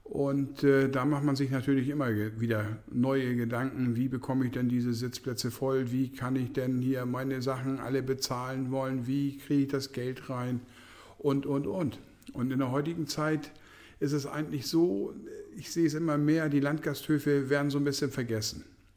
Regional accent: Schleswig-Holstein, Germany; Und ich komme aus dem Bereich Nordfriesland und war früher als Gastronom in Dithmarschen tätig

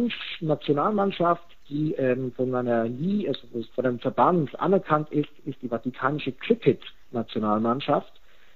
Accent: Switzerland; ich komme ja selber aus der Schweiz

